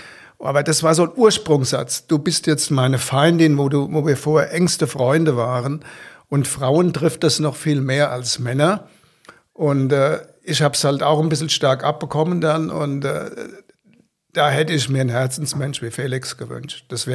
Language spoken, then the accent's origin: German; Hesse, Germany; ich bin ein Hesse, bin eine Fränkin verheiratet.